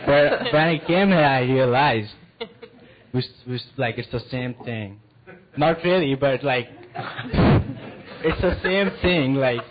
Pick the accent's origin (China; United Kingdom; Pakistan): Pakistan; Talagang, Punjab; now in Juneau, United States; I'm a part of YES program, and I'm from Pakistan, and I live in Talagang. It's a small town near Islamabad, the capital of Pakistan